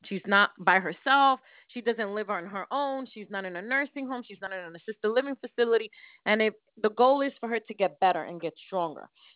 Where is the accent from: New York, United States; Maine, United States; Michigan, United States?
New York, United States; I'm from New York.